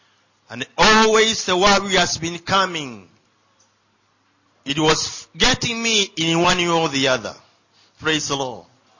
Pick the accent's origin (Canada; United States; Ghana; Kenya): Kenya; Eastern Province; I come from Eastern Kenya, where Amber is hot and dry.